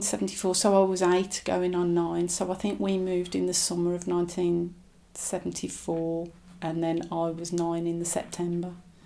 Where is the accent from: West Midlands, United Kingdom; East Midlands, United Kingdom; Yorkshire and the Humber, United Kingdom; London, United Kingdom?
West Midlands, United Kingdom; Birmingham; moved away; I was born in Selly Oak at the QE Hospital and lived in King's Heath from the time I was born up until 1974 when I moved to Ireland.